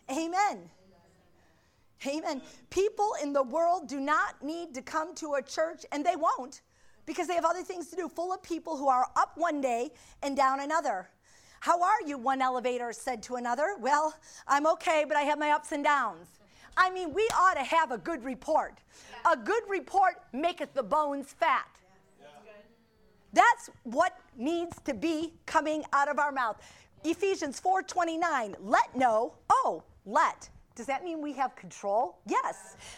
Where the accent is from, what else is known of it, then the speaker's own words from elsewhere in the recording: Pennsylvania, United States; born there; I was born in Pennsylvania, so I almost, you know, became Amish.